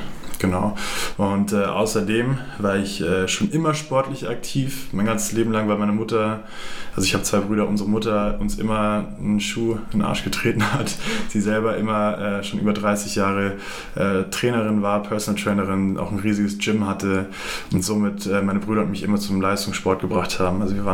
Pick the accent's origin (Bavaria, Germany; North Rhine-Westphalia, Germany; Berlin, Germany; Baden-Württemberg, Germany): Bavaria, Germany; Munich; ich bin aus München, ich bin Münchner Kindl, ich bin 27 Jahre alt